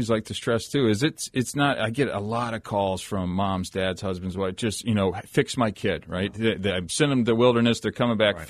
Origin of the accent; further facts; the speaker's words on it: Scottsdale, Arizona, United States; also born or lived in Paradise Valley; So I grew up here in Scottsdale and Paradise Valley, had all the resources in the world